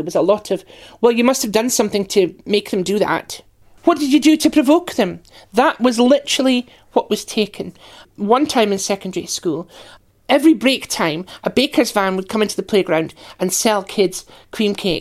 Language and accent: English; Aberdeen, Scotland, United Kingdom; I was brought up in Aberdeen on the northeast coast. It had a history of fishing and paper making, and that was the industry.